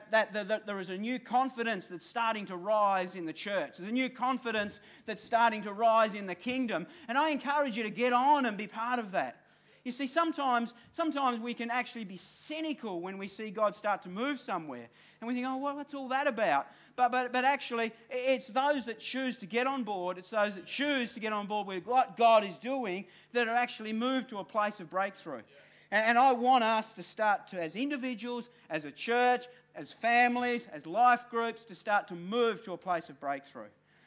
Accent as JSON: {"language": "English", "town": "Devonport", "region": "Tasmania", "country": "Australia", "said": "I came from East Devonport. That's where I lived. I came from East Devonport. The funky rich people lived in West Devonport. I lived in East Devonport."}